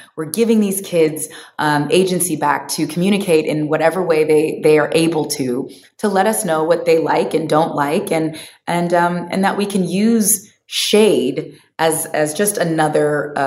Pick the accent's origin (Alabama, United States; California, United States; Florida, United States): California, United States; in my community that I grew up in the Bay Area of, you know, California.